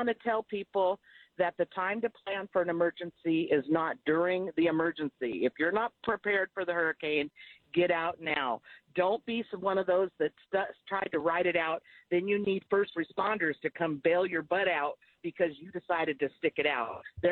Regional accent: California, United States; also born or lived in Nashville; I might have lived my whole life in California, but I have a birth certificate that says I was born in Nashville, Tennessee.

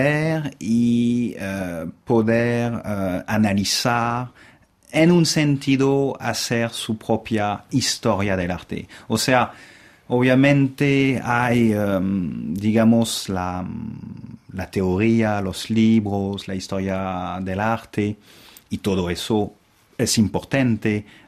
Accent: France; Spanish is a second language; now in Lima, Peru; Es decir que en Lima, como, bueno, francés, primero la corrida es fabulosa.

